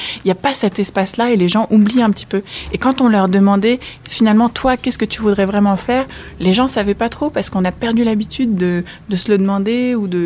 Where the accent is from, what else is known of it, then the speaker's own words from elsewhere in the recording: France; j'ai un papa qui est né à Montréal et moi j'ai grandi en France. J'ai toujours eu la France et le Canada dans le cœur